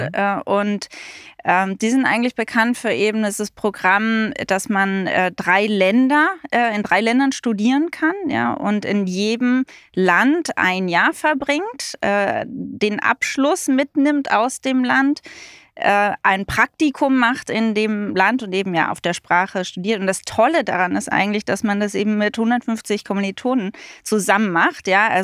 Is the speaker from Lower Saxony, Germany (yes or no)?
no; Berlin, Germany; also born or lived in Bavaria; ich bin 46 Jahre alt. Ich bin in Bayern geboren, Berlin aufgewachsen, wohne auch jetzt wieder in Berlin, in Mitte mit meiner Familie.